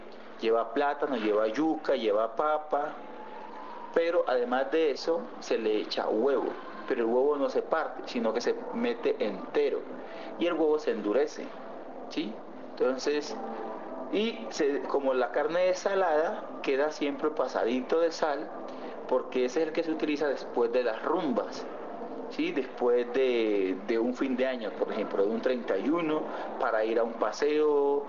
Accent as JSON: {"language": "Spanish", "region": "Pacific region", "country": "Colombia", "said": "Y como yo vengo del Pacífico Sur, digamos, uno pudiera decir un encocao de pescado, ¿sí?"}